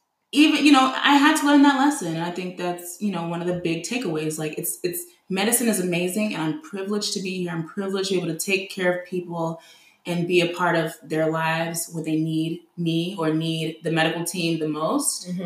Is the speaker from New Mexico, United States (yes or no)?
no; Texas, United States; Original group chat, I would say, is a group of girls that I grew up with in Texas.